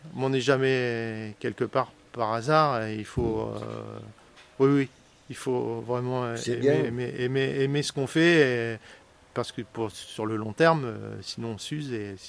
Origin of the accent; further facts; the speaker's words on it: Centre-Val de Loire, France; on est issu de la Beauce, hein, c'est plat, c'est des champs